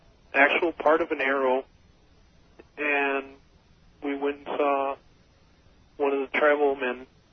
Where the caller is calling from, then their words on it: Janesville, Wisconsin, United States; Janesville, Wisconsin.